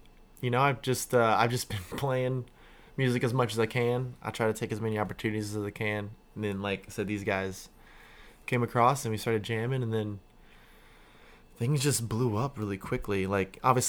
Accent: Springfield, Illinois, United States; I'm from Springfield, Illinois.

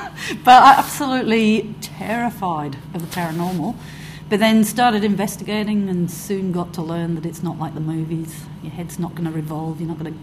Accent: Newcastle upon Tyne, North East England, United Kingdom; accent: Geordie; I came from Newcastle upon Tyne, which has a Geordie accent, which I well and truly got rid of, and some child tried to accuse me of being Scottish.

